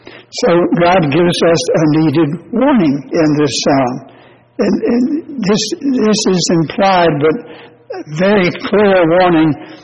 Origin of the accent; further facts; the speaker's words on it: Tennessee, United States; also born or lived in North Carolina; When I was a little boy, growing up in East Tennessee and Western North Carolina, these even little towns, crossroad towns, had what we called back then the movie house.